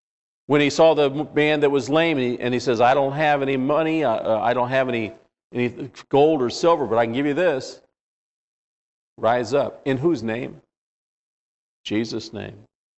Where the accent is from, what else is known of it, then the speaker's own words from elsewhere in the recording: Norwalk, California, United States; guy I grew up with when I was growing up in the little church we grew up in Norwalk, California.